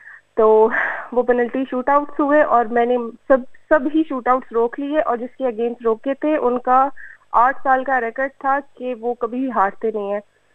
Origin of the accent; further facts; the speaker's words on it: Lahore, Punjab, Pakistan; میں لاہور میں پیدا ہوئی تھی اور میں نے سمنا آباد اسکول سے انٹر میٹرک کیا اینڈ دین اس کے بعد میں لاہور کالج موو ہو گئی.